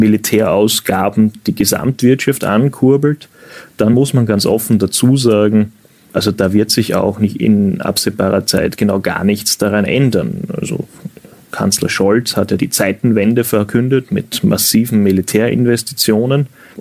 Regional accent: Austria; soll ich als Österreicher einem Deutschen etwas über historische Schulden erklären?

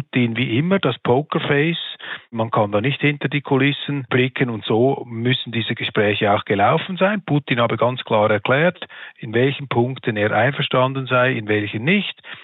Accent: Switzerland; aus meiner Sicht, als Schweizer, als Zaungast dieser Konflikte

